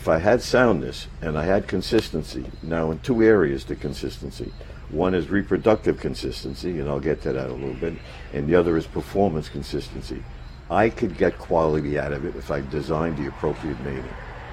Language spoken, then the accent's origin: English; Coney Island, New York, United States; as a young person growing up in Coney Island and during the war, I first saw horses that came through the streets.